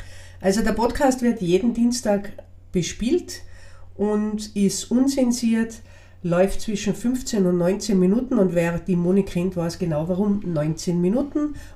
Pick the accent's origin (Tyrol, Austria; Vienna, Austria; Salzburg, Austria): Tyrol, Austria; accent: Tyrolean; wir sind ja zwei Brixentalerinnen, Tirolerinnen. Das heißt, unser Dialekt wird uns immer wieder einholen und das gehört auch dazu.